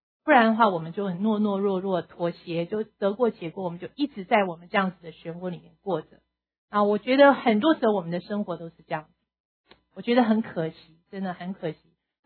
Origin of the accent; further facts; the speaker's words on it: China; 我们中国人在沟通上面也真的是比较低